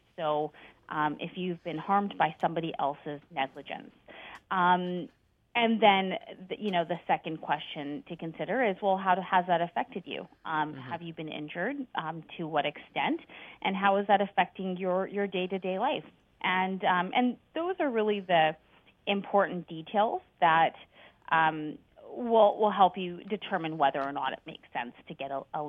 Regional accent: British Columbia, Canada; I am born and raised in British Columbia.

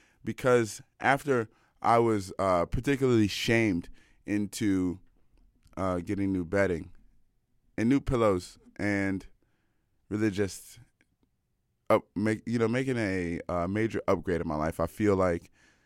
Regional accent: United States; now in Canada; as I begin my assimilation into, as I move into like the adolescence of my assimilation to being Canadian and really strip away, you know, my imperialist measurements and, you know, American identity.

